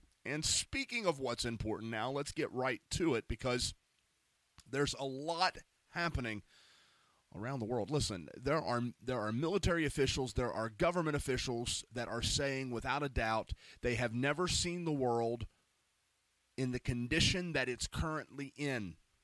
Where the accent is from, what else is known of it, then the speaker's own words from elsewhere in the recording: United States; I'm a Christian, and number two, I'm an American, and I love my country.